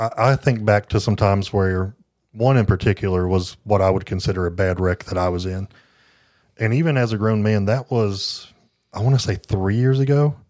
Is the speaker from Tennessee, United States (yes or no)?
yes; Tennessee, United States; but I'm from Tennessee, and I just don't know what letters you know.